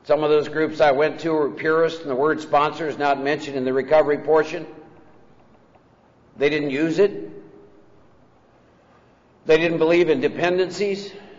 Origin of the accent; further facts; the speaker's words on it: Iowa, United States; I was born and raised in Iowa, second oldest of four boys. Raised in a Norwegian farming community of 3,000, 4,000, 5,000 people. Hard-working people.